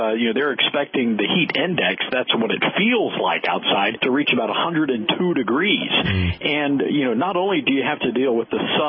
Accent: the South, United States; now in New York, United States; Jim, you know, I moved here from the South, and I got to tell you something.

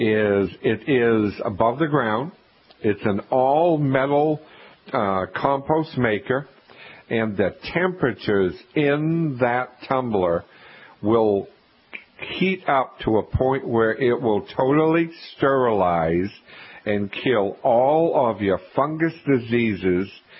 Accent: Maine, United States; I'm from Maine. I went to school there, and I know what your climate is like.

